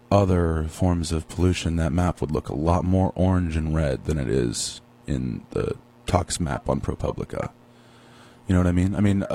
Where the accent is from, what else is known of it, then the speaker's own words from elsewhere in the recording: Pittsburgh, Pennsylvania, United States; I didn't grow up around here. I grew up in Pittsburgh